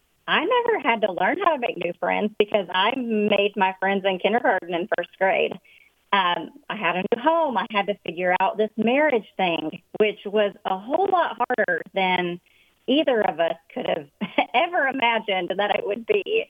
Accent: Little Spinette, Texas, United States; moved away as an adult; I moved from Little Spinette, Texas, where I had lived my whole life. We didn't have a stoplight. We had a blinking light in Spinette.

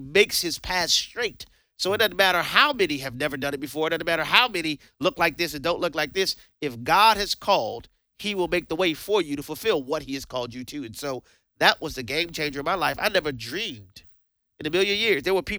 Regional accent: New Orleans, Louisiana, United States; I was born and raised in the Ninth Ward, New Orleans, Louisiana. You know, my mother was the pregnant teenage mom from the projects.

